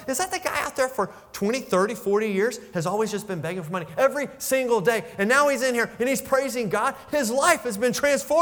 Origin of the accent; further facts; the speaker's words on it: Newport News, Virginia, United States; It's been over 2 decades since I called this area home. I was raised in Newport News. I still have family who live there.